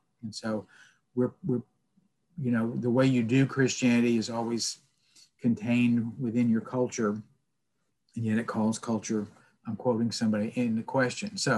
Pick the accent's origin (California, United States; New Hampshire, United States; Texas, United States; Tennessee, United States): Texas, United States; San Antonio; Well, in high school, I'm from San Antonio.